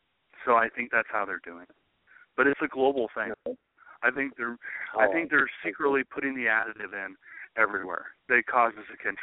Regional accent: United States; You know what? I'm an American, and we are amazing.

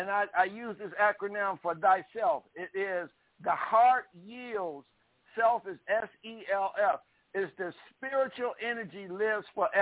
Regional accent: Aberdeen, Mississippi, United States; Tom Bigby River is where my hometown is in Aberdeen, Mississippi.

